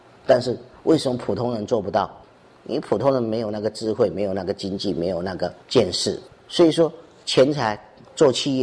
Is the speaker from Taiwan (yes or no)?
yes; Taiwan; 那在当时我们台湾人对佛法，尤其大学生都没有佛学的认知的时候